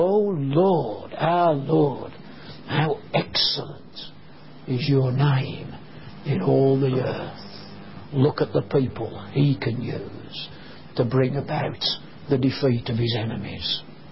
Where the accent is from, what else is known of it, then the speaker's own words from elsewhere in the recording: Birmingham, West Midlands, United Kingdom; Now, our house is on a council estate in Birmingham. You'll be surprised to know I come from Birmingham, I know that. But our house was on a council estate in Birmingham.